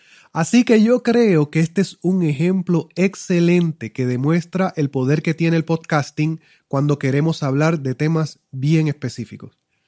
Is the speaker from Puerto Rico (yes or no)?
yes; Puerto Rico; Julio es de Puerto Rico y yo soy de Puerto Rico, y esa es solo la primera cosa en común que tuvimos porque resultó que somos hasta del mismo pueblo.